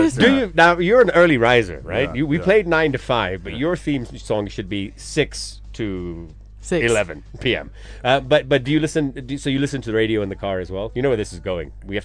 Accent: Kenya; And as a Kenyan, as Kenyans

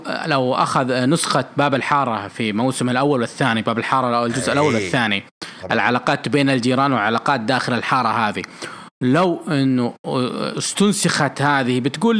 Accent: Saudi Arabia; لمعارك بين النخب المثقفة عندنا في السعودية

